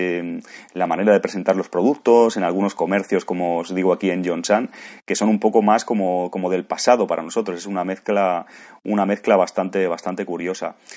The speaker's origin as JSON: {"language": "Spanish", "town": "Barcelona", "region": "Catalonia", "country": "Spain", "said": "yo que soy de Barcelona, pues al puerto de Barcelona"}